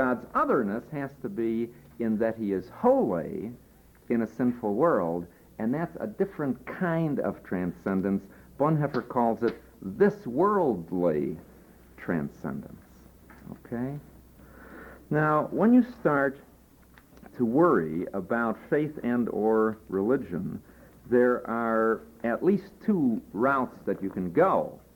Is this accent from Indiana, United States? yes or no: no; Peoria, Illinois, United States; born there; I happen to be a Christian because I was born in Peoria